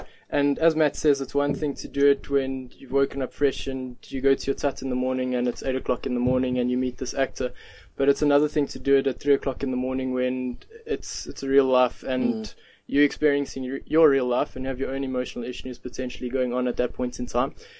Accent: Gauteng, South Africa; From the East Rand. We keep it classy.

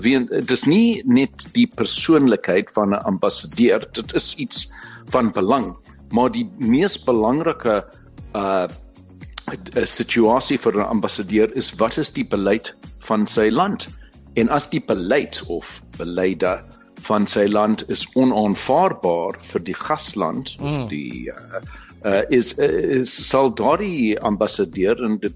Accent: Durban, KwaZulu-Natal, South Africa; ek is dis my tuisland Durban. Ek het Durban groot geword. So, ek is nou terug.

